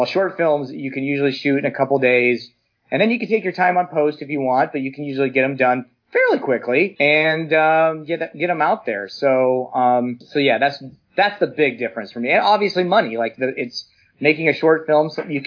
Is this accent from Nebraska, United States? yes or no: yes; Nebraska, United States; I grew up in Nebraska, a small town. I kind of just fantasized about making movies since I was a little kid growing up in the 80s.